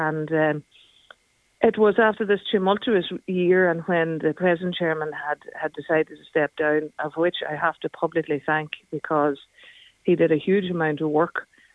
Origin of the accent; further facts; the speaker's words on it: Ireland; it's embedded in who we are as Irish people, as well as our language and our tradition.